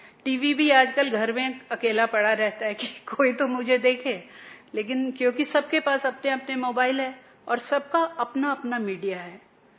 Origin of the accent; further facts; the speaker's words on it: Guwahati, Assam, India; मैं गुवाहाटी से आती हूं